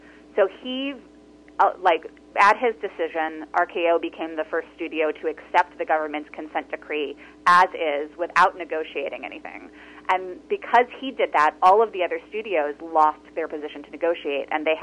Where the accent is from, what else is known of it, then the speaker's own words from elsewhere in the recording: Los Angeles, California, United States; I grew up in Los Angeles in the 80s.